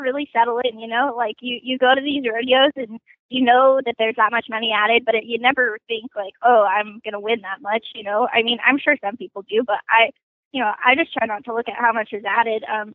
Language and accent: English; Colorado, United States; I'm from Colorado. I'm about 30 minutes north of Denver.